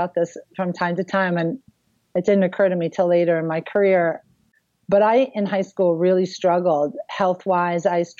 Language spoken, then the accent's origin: English; Brockton, Massachusetts, United States; I grew up in Brockton, Massachusetts, legitimately known as City of Champions